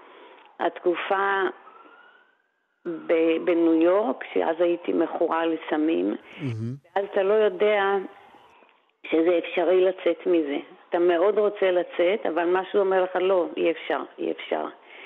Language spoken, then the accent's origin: Hebrew; Haifa, Haifa District, Israel; בחגיגות עצמאות בחיפה, ופשוט הרקדתי תוך כדי שירה